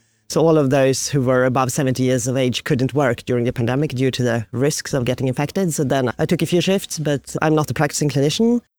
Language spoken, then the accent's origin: English; Sweden; I was born and brought up on the Norwegian border, up in the mountains, actually, of Sweden, a very rural area in a village with 600 inhabitants.